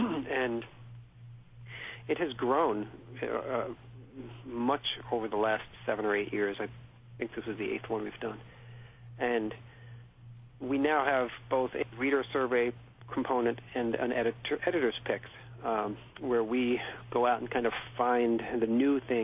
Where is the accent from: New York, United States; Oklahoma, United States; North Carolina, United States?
New York, United States; now in San Francisco, United States; we have a little competition here out in San Francisco, and I'm a New Yorker, so I can be on both sides of the fence here.